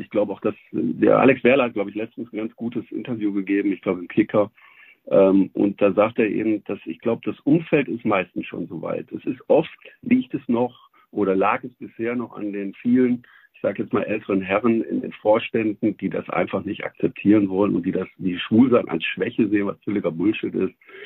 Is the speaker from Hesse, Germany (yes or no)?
yes; Hesse, Germany; in meiner Heimatstadt Hessen.